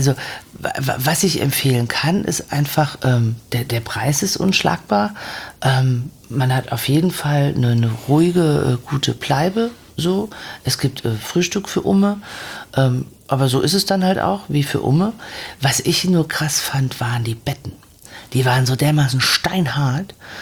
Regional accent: Kassel, Hesse, Germany; Aus Kassel.

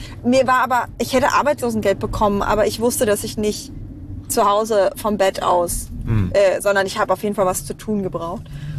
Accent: Bavaria, Germany; now in Berlin, Germany; Ich komme ursprünglich aus einer sehr, sehr, sehr kleinen Stadt in Unterfranken namens Hammelburg.

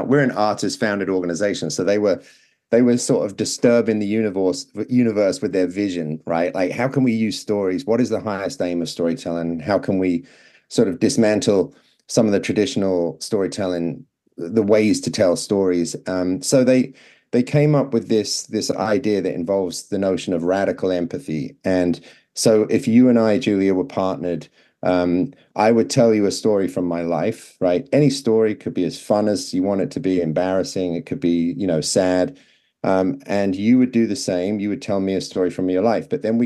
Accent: Maldon, East of England, United Kingdom; moved away as an adult; now in United States; I was a teacher in the US. I'm originally from England, from Maldon in Essex. And I emigrated to the US and I started teaching in Connecticut in a town called Newtown

